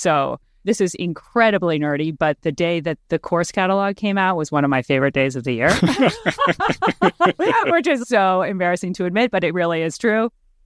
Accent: Singapore; born there; also born or lived in London / Tokyo / India; I grew up overseas. I was born in Singapore, lived in London, Tokyo, and my parents moved to India when I went off to school.

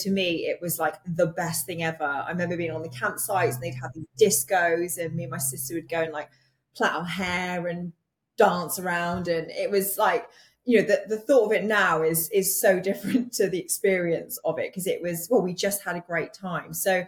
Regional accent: United Kingdom; I guess being British, you know, we don't always have that sunshine.

